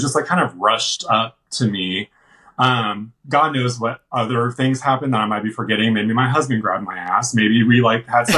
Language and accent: English; Texas, United States; But I'm from Texas. I'm not from Italy.